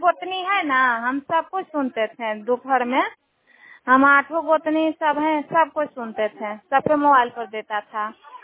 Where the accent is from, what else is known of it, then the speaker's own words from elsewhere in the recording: Mahua Tar, India; मैं महुआ तर की रहने वाली हूँ, नगर नौसा महुआ तर।